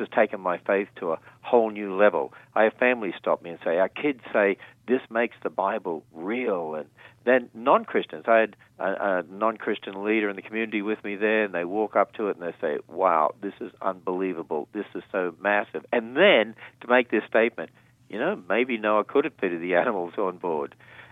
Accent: Australia; accent: Australian; I hope you understand my Aussie accent here.

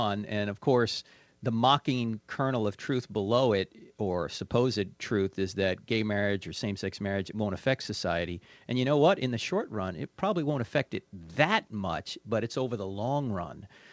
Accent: New Jersey, United States; I'm from New Jersey, too.

